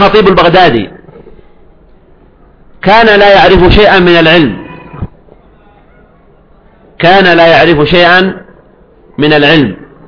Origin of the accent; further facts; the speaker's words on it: Yemen; متماسكة عندنا في اليمن